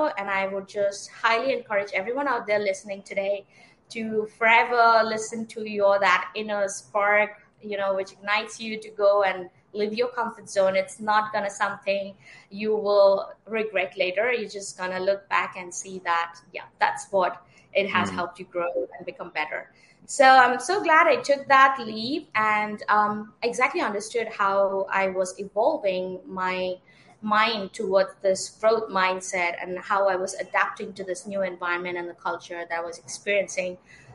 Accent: Kolkata, West Bengal, India; I grew up in Kolkata from India, and I have completed my bachelor's in dental school back there.

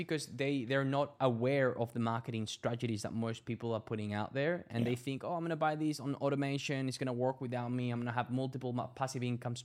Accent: Chile; English is a second language; I am natural. I'm from Chile. I love the food in Chile.

